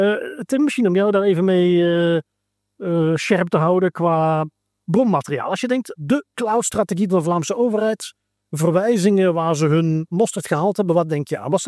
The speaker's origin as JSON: {"language": "Dutch", "country": "Netherlands", "said": "Ten eerste wat me opviel, als Nederlander oorspronkelijk, we zijn toch vaak al iets meer bezig met Engelse termen"}